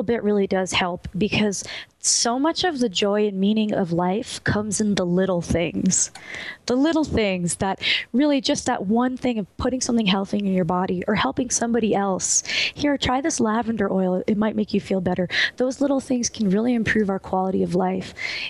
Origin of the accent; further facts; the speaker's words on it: Denver, Colorado, United States; I go on at 5 Eastern, 4 Central, 3 Mountain Time in my hometown, Denver